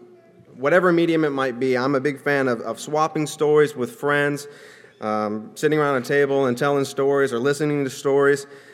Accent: Anchorage, Alaska, United States; now in South Africa; I grew up in Anchorage at the DeBar congregation, Anchorage Church of Christ, and after high school I joined the AIM program, and I went to South Africa, Port Elizabeth, South Africa

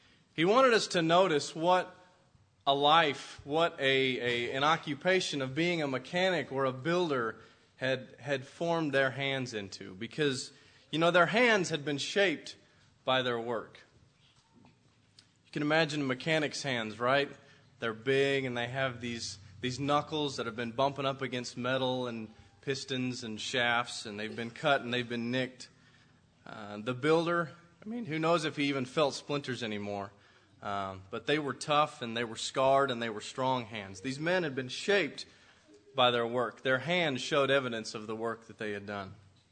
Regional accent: Lander, Wyoming, United States; As a teenager growing up in Lander, Wyoming, heard of the place, Judd?

